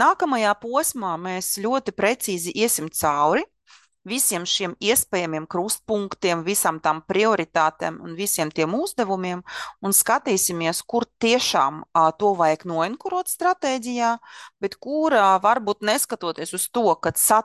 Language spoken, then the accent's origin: Latvian; Riga, Latvia; kurus es kā rīdzinieks nemaz nezinu, kad ir tādas vietas